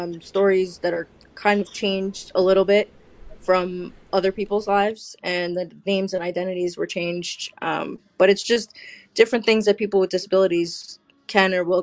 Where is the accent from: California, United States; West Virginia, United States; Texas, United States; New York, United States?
New York, United States; I'm from New York. So, what do you want?